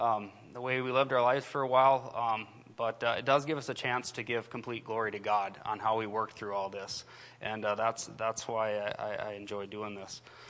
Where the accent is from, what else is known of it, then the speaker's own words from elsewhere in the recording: Brainerd, Minnesota, United States; We grew up in the Brainerd Lakes area here. We attended Brainerd High School.